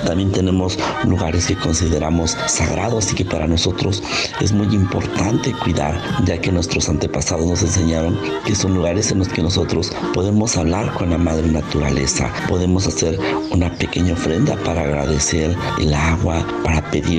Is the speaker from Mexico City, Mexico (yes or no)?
no; Santa Catarina Minas, Oaxaca, Mexico; soy zapoteco y soy de Santa Catarina Minas, Ocotlán. Mi comunidad es una comunidad campesina donde también nos dedicamos a la elaboración del mezcal en proceso ancestral